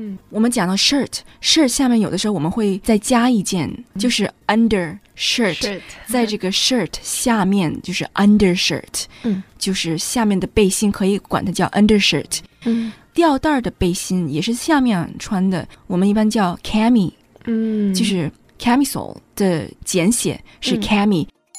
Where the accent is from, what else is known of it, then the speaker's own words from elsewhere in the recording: northern England, United Kingdom; Chinese is a second language; 你知道英国也是有南北差异的。